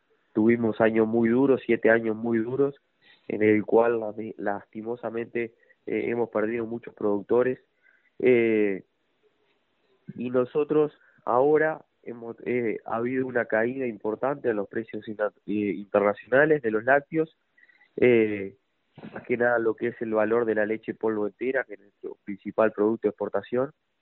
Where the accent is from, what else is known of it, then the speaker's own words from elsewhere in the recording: Florida, Uruguay; Yo estoy en la zona sur, soy del departamento de Florida.